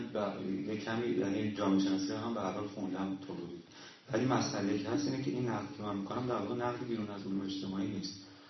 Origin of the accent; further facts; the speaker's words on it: Iran; من حداقل حتی به عنوان یک ایرانی